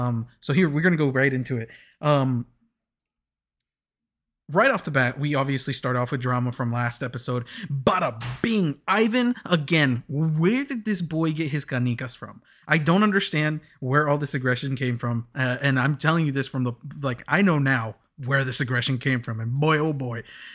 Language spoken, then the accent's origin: English; Kansas, United States; and I do so happen to be a Mexican, so I know a little thing about it. I was raised in Kansas.